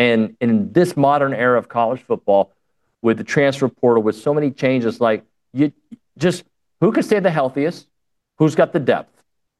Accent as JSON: {"language": "English", "town": "Houston", "region": "Texas", "country": "United States", "tie": "born or raised there", "said": "I have the good fortune of working in Houston most of my career, and I grew up in Houston."}